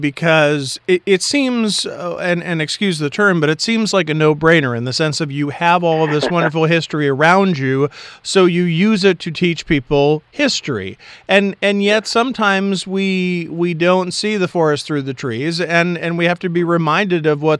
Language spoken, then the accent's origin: English; Philadelphia, Pennsylvania, United States; I grew up outside of Philadelphia, and we were constantly going to all of these places around us